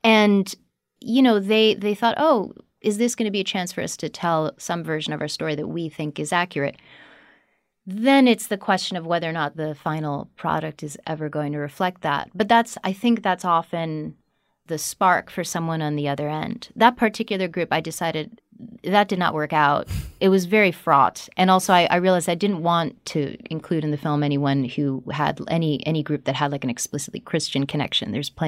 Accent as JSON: {"language": "English", "town": "New York City", "region": "New York", "country": "United States", "tie": "born or raised there", "said": "In New York City, in Manhattan."}